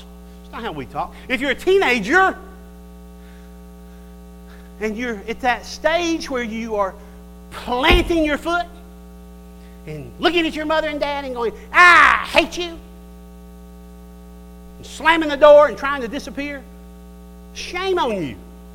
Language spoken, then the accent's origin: English; Ireland; I'm Irish. I'm supposed to have this. It's how God made me.